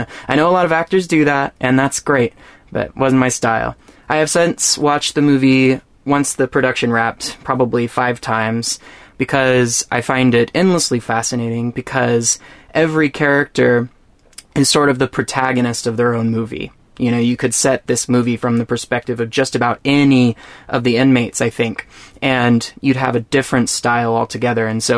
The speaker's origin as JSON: {"language": "English", "region": "Texas", "country": "United States", "said": "I'm from Texas"}